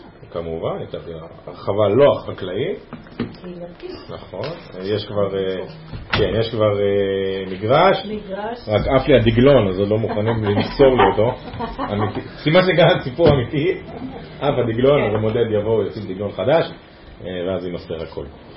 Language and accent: Hebrew; Gedera, Central District, Israel; מקור אני מגדרה, שם גדלתי והתחנכתי. עברנו לפה גם בגלל תוכנית הקליטה